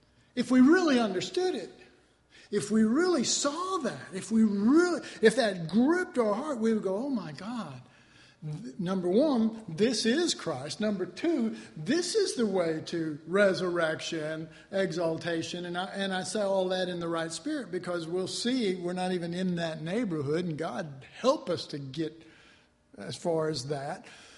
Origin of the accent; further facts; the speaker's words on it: United States; You know, we Americans aren't as good at as the English